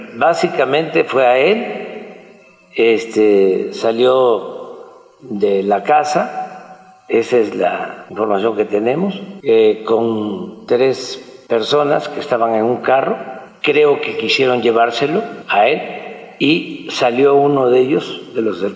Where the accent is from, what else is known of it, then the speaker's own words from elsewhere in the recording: Paraíso, Tabasco, Mexico; Muy lamentable lo que sucedió en mi tierra, en Paraíso, con este niño.